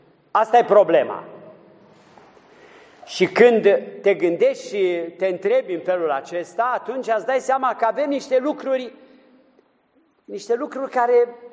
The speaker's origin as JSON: {"language": "Romanian", "country": "Romania", "said": "Noi nu trăim ca un firesc mândria și excepționalul și faptul că noi suntem români."}